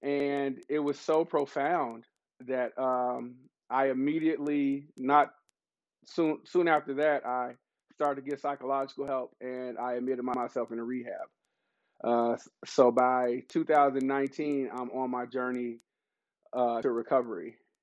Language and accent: English; Chicago, Illinois, United States; also born or lived in North Las Vegas, Nevada; growing up in … it teaches you responsibility and different lessons. And then growing up in Chicago and, or, you know, North Las Vegas, those teach you different lessons.